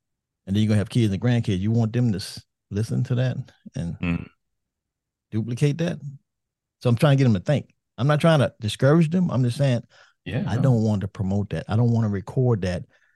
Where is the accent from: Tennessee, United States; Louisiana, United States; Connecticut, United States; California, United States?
Louisiana, United States; New Orleans; I like music. I'm from New Orleans. I like all kind of music.